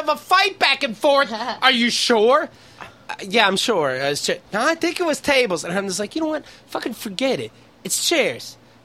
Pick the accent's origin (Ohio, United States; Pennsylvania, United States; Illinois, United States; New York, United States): Pennsylvania, United States; Somerset; I'm like, that means that's all of you from Somerset.